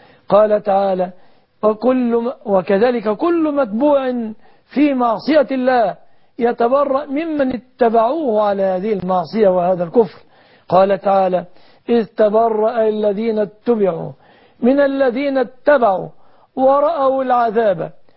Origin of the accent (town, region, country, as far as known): Egypt